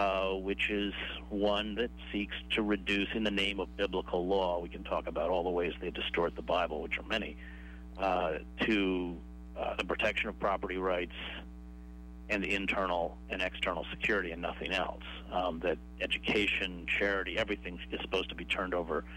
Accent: St. Johnsbury, Vermont, United States; I was born in St. Johnsbury.

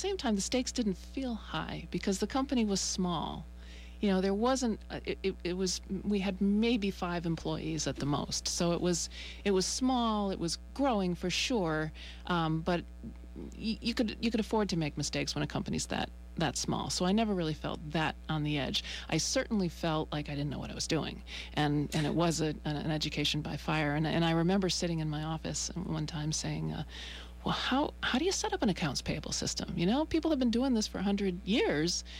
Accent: Enfield, Connecticut, United States; I grew up in Enfield, Connecticut, a bedroom town of Hartford.

